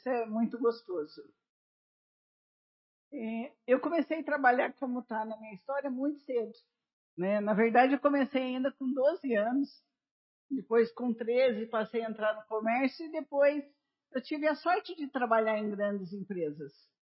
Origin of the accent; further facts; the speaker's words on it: Roça Grande, Brazil; born there; Eu vou muito na feira e como eu nasci na Roça Grande